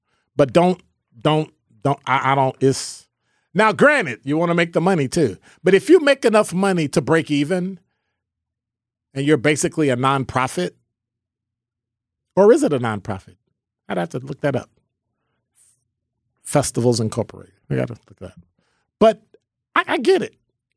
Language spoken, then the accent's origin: English; Milwaukee, Wisconsin, United States; But if I'm from a suburb, I'm from Milwaukee, and I'm like, but I haven't been to Summerfest.